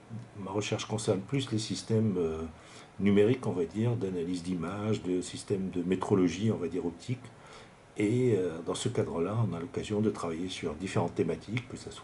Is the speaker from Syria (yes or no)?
yes; Syria; French is a second language; also born or lived in Morocco; now in France; Donc moi je suis d'origine syrienne et j'ai fait mes études secondaires au Maroc et puis après je suis venu en France pour faire mes études universitaires